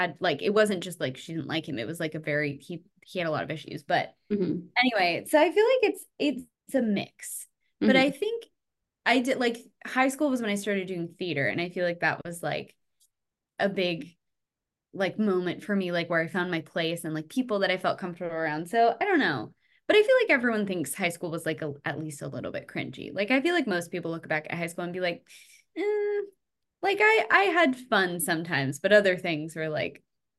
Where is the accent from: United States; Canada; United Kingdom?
United States; Seattle, Washington; But I'm from Seattle. So I'd have to like go to Seattle to go.